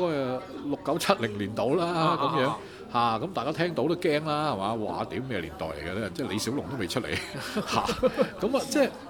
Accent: Shanghai, China; 咁、我哋上海人咁梗係去南貨鋪辦年貨啦。

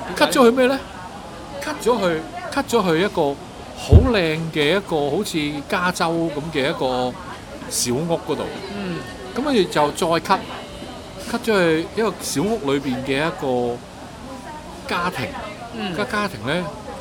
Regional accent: Hong Kong; 我作為一個香港人啊

